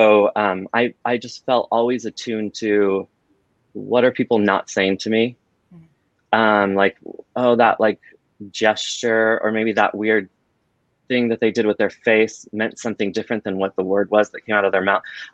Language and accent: English; Washington, United States; I grew up in Washington State, in central Washington. So very desert. It was a migrant farm worker's town.